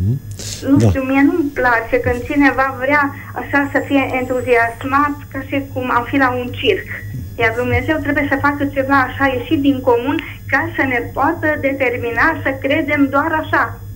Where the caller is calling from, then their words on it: Arad, Arad County, Romania; sunt din Arad.